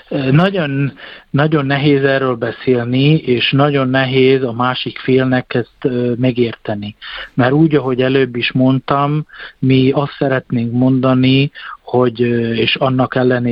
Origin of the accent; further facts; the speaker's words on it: Slovakia; magyarok vagyunk a magyar lakta területről, Magyarországon azt szokás mondani, hogy felvidéki magyarok, úgyhogy mi innen származunk